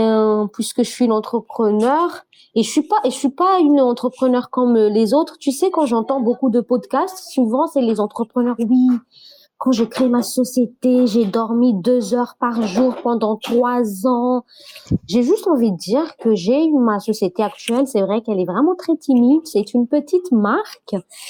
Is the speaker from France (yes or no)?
no; Farafangana, Atsimo-Atsinanana, Madagascar; À Farafangan, ma ville natale.